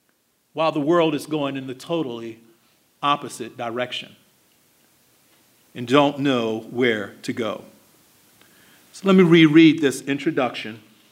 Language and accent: English; Baltimore, Maryland, United States; after witnessing a tragedy in Baltimore, my hometown, a town that I love, still love.